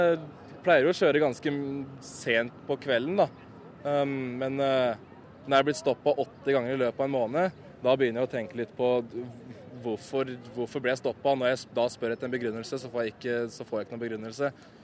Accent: Gjøvik, Innlandet, Norway; Nå er jeg fra Gjøvik, da.

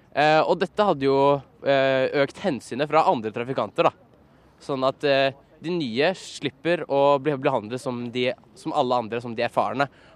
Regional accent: Oslo, Norway; Og jeg kommer fra Kampen.

